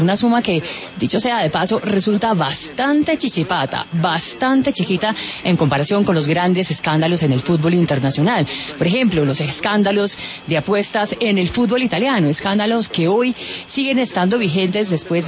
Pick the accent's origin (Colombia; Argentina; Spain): Colombia; somos los colombianos